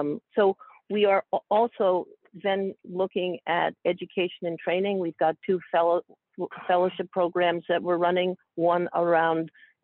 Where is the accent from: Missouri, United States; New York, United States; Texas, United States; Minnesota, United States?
New York, United States; I am a New Yorker by upbringing, and I am very committed to this city.